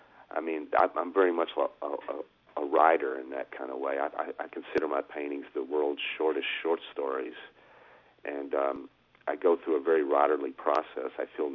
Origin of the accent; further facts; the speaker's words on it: Chattanooga, Tennessee, United States; I came to Murfreesboro from Chattanooga